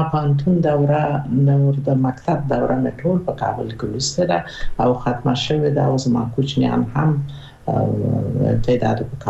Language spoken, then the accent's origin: Pashto; Nangarhar, Afghanistan; born there; زه په ننګرهار کې زیږیدلې یم، د بیسودو په کلي کې زیږیدلې یم چې د ننګرهار ته نږدې د بیسود د پله تر څنګ یوه سیمه ده او د جمالیو کلي کې زه زیږیدلې.